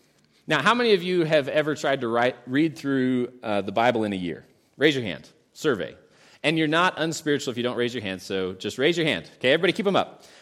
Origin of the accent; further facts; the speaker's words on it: Idaho, United States; because I grew up in Idaho, that it probably peaked elsewhere about 20 years before that.